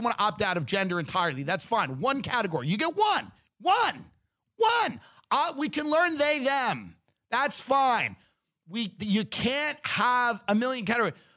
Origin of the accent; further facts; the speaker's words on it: Long Island, New York, United States; Maybe it's because I'm from Long Island where women are some of them are very masculine.